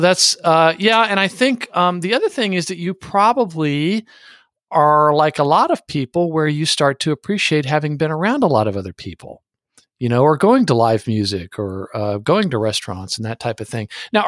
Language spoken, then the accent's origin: English; San Antonio, Texas, United States; And I remember growing up in San Antonio that there was some slogan they always use where they'd say it's one of America's four unique cities.